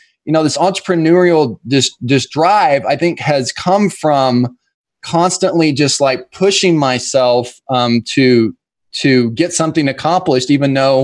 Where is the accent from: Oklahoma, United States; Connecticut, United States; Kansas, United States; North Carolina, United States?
Oklahoma, United States; Weatherford; now in Oklahoma City, United States; which I'm from a smaller town, Weatherf